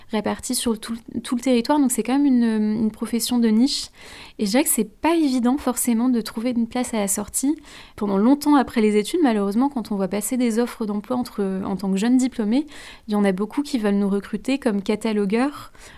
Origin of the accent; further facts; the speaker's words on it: Lambersart, Hauts-de-France, France; j'avais très très envie de pouvoir exercer dans ma région d'origine. Donc je suis lambersartoise, donc voilà, j'ai toujours grandi aux alentours de Lille et dans le Nord.